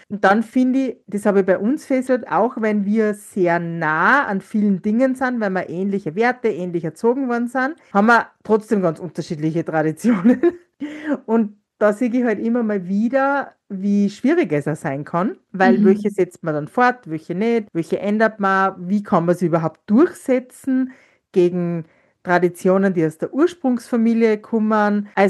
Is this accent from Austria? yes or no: yes; Salzburg, Austria; now in Styria, Austria; Ich komme ja aus Salzburg und da, wo ich herkomme, hat es traditionell jedes Jahr die Salzburger Würstelsuppen gegeben.